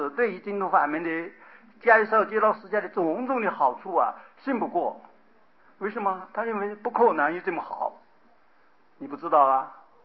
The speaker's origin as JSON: {"language": "Chinese", "country": "China"}